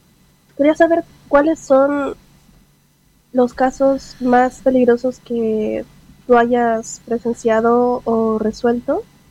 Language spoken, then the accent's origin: Spanish; Buenos Aires, Argentina; soy de Buenos Aires y me gustaría saber